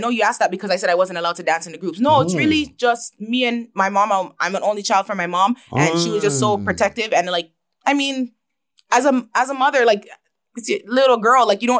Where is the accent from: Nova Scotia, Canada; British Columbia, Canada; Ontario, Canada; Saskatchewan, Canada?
Ontario, Canada; Toronto; also born or lived in Brampton; I was born and raised my childhood in Toronto, and I moved to Brampton. I started grade 8 in Brampton.